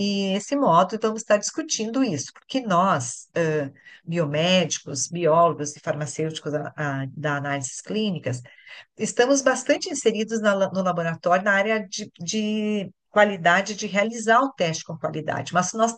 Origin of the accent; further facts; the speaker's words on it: Porto Alegre, Rio Grande do Sul, Brazil; Eu sou aqui de Porto Alegre, né? Estou falando aqui de Porto Alegre, e sou farmacêutica bioquímica